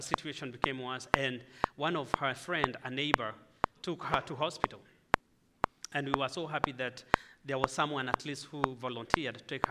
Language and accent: English; Kenya; first language Swahili; English is a second language; I come from Kenya. … Before I start my testimony, I just want to teach you one word in Swahili. We speak Swahili back home.